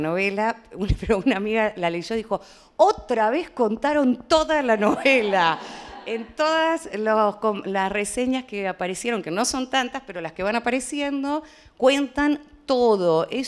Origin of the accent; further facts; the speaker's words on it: Buenos Aires, Argentina; Entonces, si bien soy de Buenos Aires, conozco ya con los años lo que es la vida de pueblo.